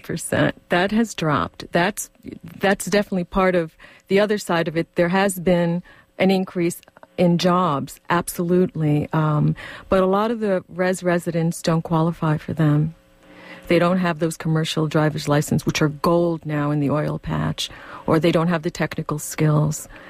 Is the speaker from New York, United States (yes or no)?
yes; New York, United States; And I'm from New York.